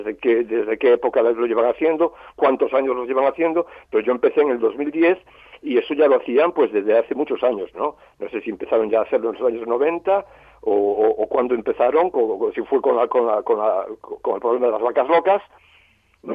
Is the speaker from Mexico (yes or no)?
no; Galicia, Spain; yo soy gallego, yo he crecido en el campo también, en una granja en Galicia, que a la época, eran 400 hectáreas, la granja más grande de Galicia y moderna, y una de las más grandes de España.